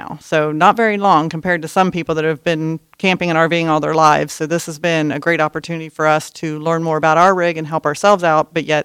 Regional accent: Altoona, Iowa, United States; Well, we are from Altoona, Iowa. We have three children back in Altoona

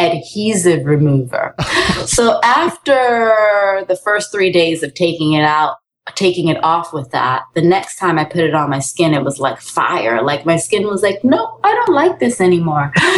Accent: United States; So in Canada, I'm not Canadian. I'm American.

